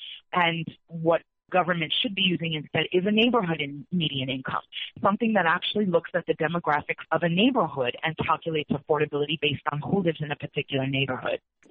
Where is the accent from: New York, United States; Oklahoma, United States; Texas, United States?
New York, United States; I'm from New York